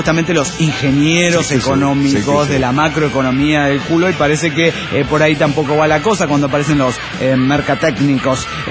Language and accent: Spanish; Mexico; de Server City, México.